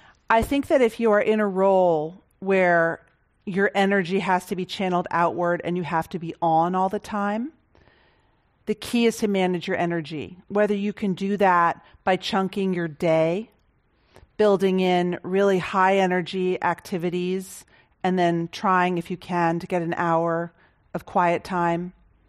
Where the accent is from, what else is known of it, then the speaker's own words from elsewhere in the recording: Boston, Massachusetts, United States; because I'm from Boston.